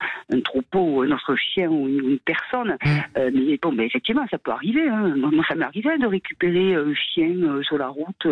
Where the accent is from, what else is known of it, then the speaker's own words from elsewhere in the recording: Occitanie, France; je suis de l'Aveyron. Non, l'Aveyron, c'est connu pour la bonne bouffe, pour le bien vivre.